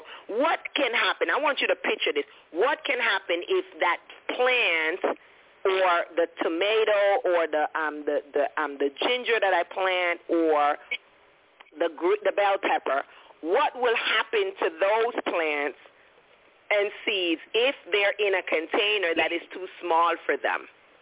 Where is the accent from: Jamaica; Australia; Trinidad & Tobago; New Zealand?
Jamaica; because growing up in Jamaica and stuff, it was so hot, whatever, whatever.